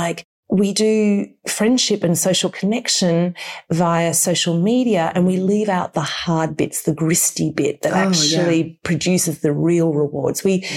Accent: Australia; as an Australian

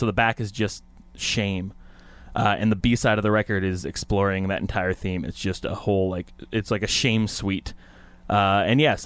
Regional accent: Vancouver, British Columbia, Canada; now in Toronto, Canada; I'm from Vancouver.

